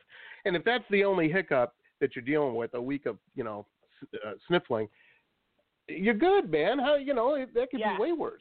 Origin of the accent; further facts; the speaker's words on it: Detroit, Michigan, United States; I grew up in Detroit and then went to college in Boston.